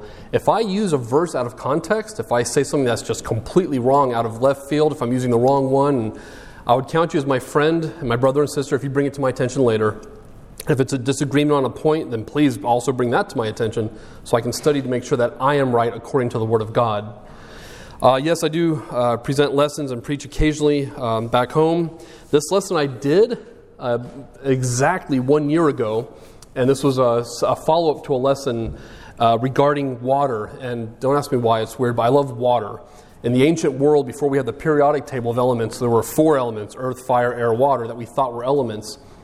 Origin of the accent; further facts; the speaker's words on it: Lynden, Washington, United States; I am from Linden, Washington, which is a small town right on the Canadian border over in Washington, just 18 miles from coastal waters.